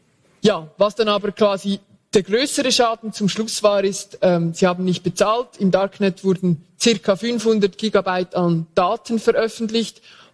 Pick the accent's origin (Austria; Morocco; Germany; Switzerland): Switzerland; Lucerne; Also ich komme aus Luzern